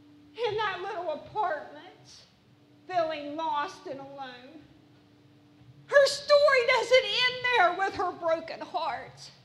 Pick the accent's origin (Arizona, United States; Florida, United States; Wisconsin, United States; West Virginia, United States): West Virginia, United States; Yes, I'm from West Virginia, and yes, I'm a little hick, and I'm just a country girl, and we just farm